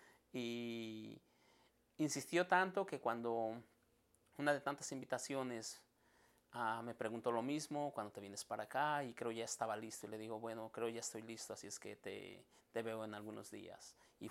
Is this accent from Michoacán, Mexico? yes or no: yes; Cherán, Michoacán, Mexico; born there; also born or lived in Los Angeles / North Carolina; Nací en Cherán, Michoacán, México.